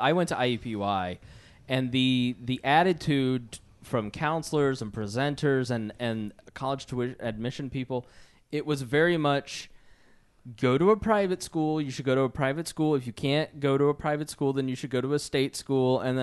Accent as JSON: {"language": "English", "town": "Plainfield", "region": "Indiana", "country": "United States", "said": "I was from Plainfield, so I was around, and you're kind of in the Indy area, too."}